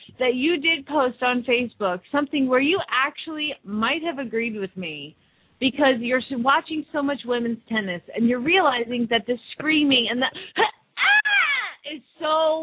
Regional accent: Phoenix, Arizona, United States; from Phoenix, Arizona

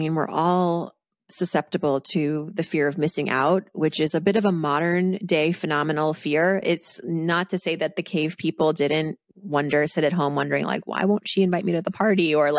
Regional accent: Massachusetts, United States; You know, growing up on the East Coast in Massachusetts, you know, skiing and ice skating were all the rage.

